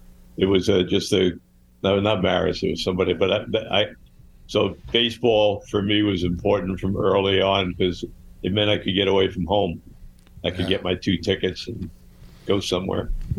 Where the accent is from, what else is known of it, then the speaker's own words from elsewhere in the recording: Oceanside, New York, United States; also born or lived in Jackson Heights; I was born in Jackson Heights. I actually got raised in Long Island, South Shore, Oceanside.